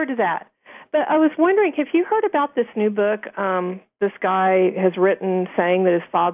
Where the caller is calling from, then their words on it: Texas, United States; calling from Texas.